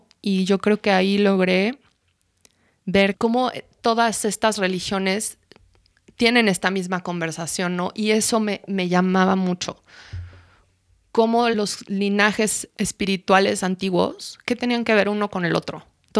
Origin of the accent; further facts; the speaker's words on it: United States; now in Mexico City, Mexico; Yo nací aquí en DF y me fui a vivir a Estados Unidos desde muy pequeña y crecí en una casa con mucho bosque.